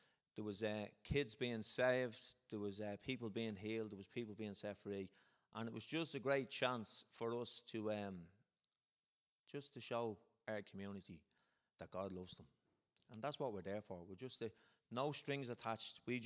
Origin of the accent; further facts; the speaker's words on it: Clondalkin, Leinster, Ireland; I'm from Clondalkin, and you mightn't see me out here a lot